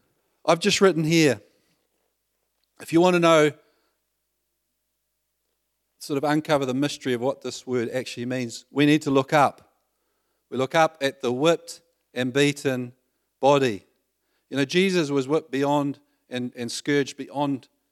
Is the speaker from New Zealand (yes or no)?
yes; Waikato, New Zealand; now in Holyhead, United Kingdom; we came from Coromandel Peninsula, like paradise, to live in central Holyhead.